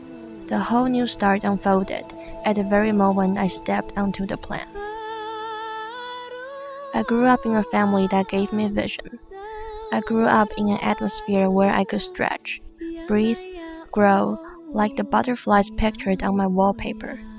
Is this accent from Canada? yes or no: no; Taiwan; English is a second language; now in Columbus, United States; Back in my home country, Taiwan, life felt safe. It was like living in a little crystal ball from where I looked out upon the world. But here, in Columbus, Ohio, I have stepped out of my comfort zone.